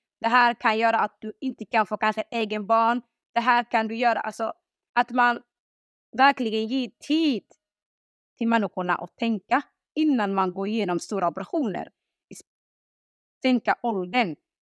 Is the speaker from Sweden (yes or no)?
no; Somalia; Nej, jag är stolt över att jag är Somalia och jag är från Somalia.